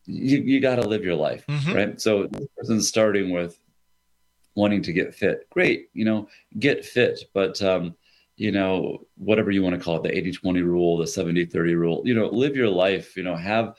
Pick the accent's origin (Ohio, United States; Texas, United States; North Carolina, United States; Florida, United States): Ohio, United States; I'm from Ohio, so I'm rooting against Michigan as much as I'm rooting for Alabama.